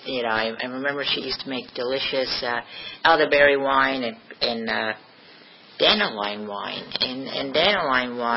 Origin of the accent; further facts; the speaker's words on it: Pennsylvania, United States; I grew up in Pennsylvania in the mountains, in the Pocono Mountains in Pennsylvania on a large, large dairy farm.